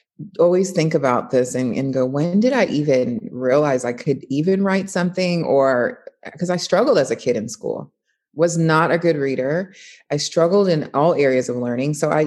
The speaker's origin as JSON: {"language": "English", "region": "Florida", "country": "United States", "tie": "born or raised there", "said": "So I am 42, born and raised in South Florida, went to college to be a teacher, never thought I'd end up here"}